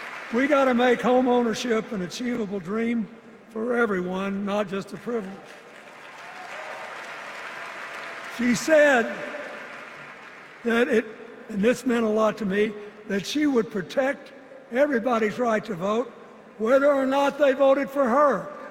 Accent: Arkansas, United States; As they used to say when I was a young man growing up in Arkansas

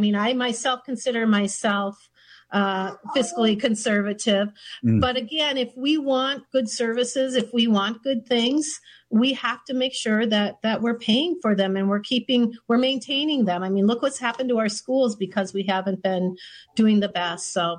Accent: St. Cloud, Minnesota, United States; He actually started the Republican caucus up in the little town that that I grew up in the St. Cloud area.

